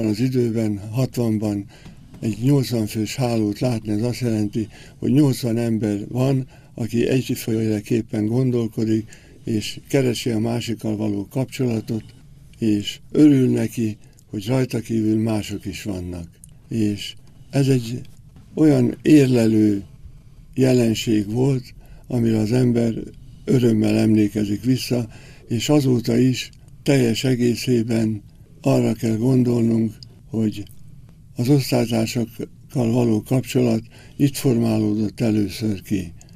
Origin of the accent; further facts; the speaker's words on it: Markaz, Heves, Hungary; nálunk Markazon, mert onnan származom bizonyos szempontból. Kisgyerekkoromat ott töltöttem